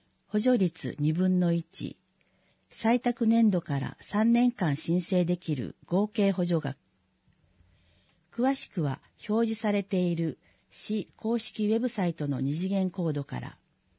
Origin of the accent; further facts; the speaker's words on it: Maebaru, Fukuoka, Japan; 私が前原市で創業しようと思ったのは、自分がもともと前原市出身であることと